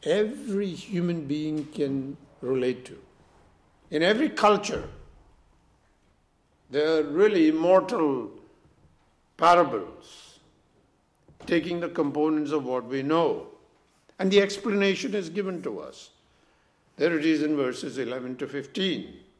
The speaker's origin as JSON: {"language": "English", "country": "India", "tie": "born or raised there", "said": "I remember growing up in India, in many parts of India"}